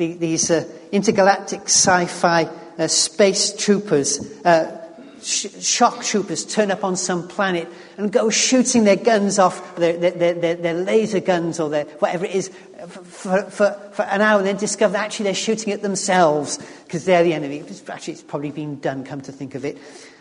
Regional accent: United Kingdom; First, we're British, so we'd never dream of doing that.

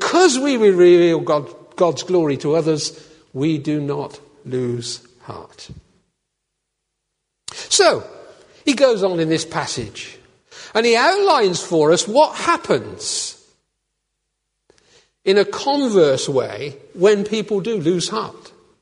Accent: Worcester, West Midlands, United Kingdom; I come from Worcester. Worcester had a wonderful porcelain works.

